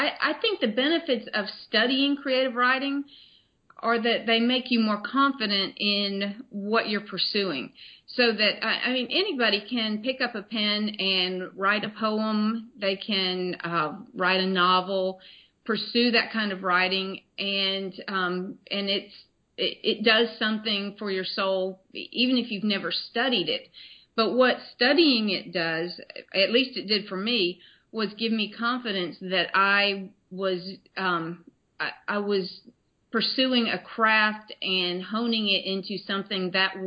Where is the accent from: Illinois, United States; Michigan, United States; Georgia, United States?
Georgia, United States; Atlanta; now in St. Augustine, United States; I am from Atlanta, Georgia, originally, and I currently live in St. Augustine, Florida, about maybe 100 steps from the beach